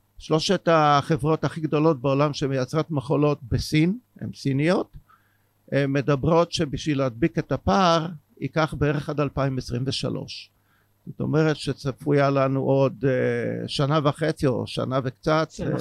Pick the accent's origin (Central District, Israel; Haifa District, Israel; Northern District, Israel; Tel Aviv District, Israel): Haifa District, Israel; Haifa; אני רואה אותו מהר הכרמל, אני חיפאי.